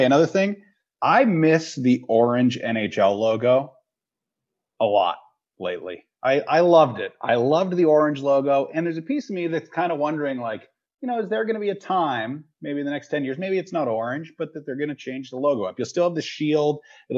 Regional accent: New England, United States; I grew up in New England.

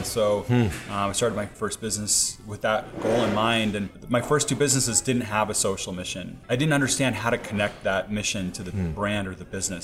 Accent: Ecuador; which is the name of a volcano where I grew up in Ecuador.

